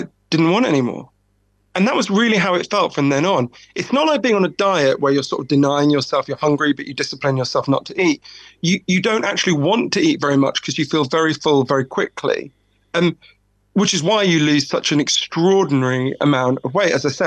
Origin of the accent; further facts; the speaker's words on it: United Kingdom; I'm too British to accept compliments, so I'll just blush.